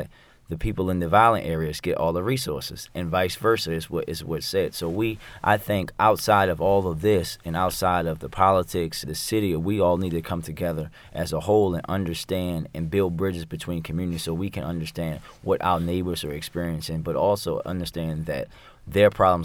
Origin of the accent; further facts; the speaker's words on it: Maryland, United States; I grew up in Park Heights and actually lived there when the first blue light cameras came.